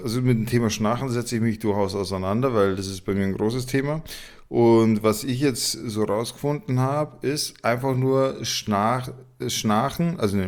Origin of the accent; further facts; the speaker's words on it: Munich, Bavaria, Germany; Als Münchner kenne ich das natürlich.